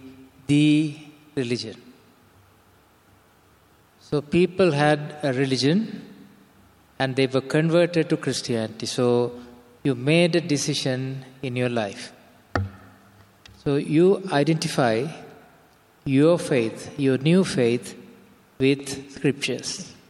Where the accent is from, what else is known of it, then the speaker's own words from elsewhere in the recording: Sri Lanka; I come from Asia. I'm from Sri Lanka.